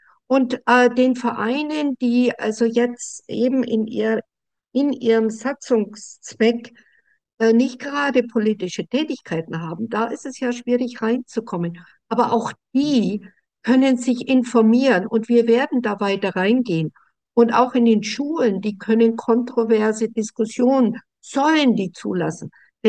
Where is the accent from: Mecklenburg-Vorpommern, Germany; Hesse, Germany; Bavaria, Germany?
Hesse, Germany; Frankfurt; ich komme ja aus Frankfurt, das ist ein glücklicher Heaven, ja. Also ich liebe Frankfurt